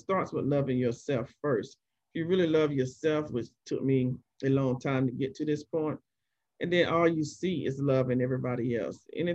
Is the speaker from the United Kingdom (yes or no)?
no; Columbus, Georgia, United States; I grew up in Columbus, Georgia. I didn't see it anywhere there until I moved to Atlanta. But when we moved to Florida, Jerry got stationed in Florida